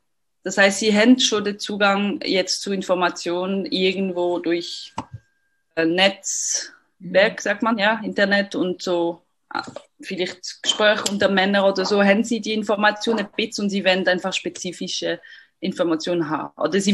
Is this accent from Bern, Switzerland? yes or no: no; Lausanne, Vaud, Switzerland; accent: French; German is a second language; ich bin aus Lausanne ursprünglich, deswegen mein französischer Akzent auch noch. Ich bin 40 Jahre alt